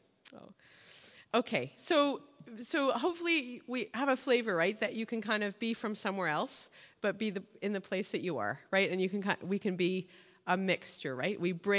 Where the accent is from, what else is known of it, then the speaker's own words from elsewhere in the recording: Toronto, Ontario, Canada; I grew up around Davisville subway station